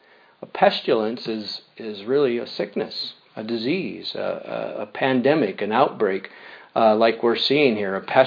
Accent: Canada; as a Canadian, we feel some peace, a comfort about the, being where we are. But as Christians

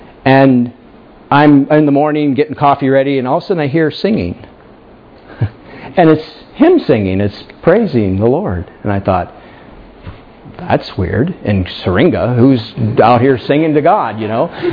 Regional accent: Titusville, Pennsylvania, United States; There's no glory in Titusville, Pennsylvania, except for this one thing.

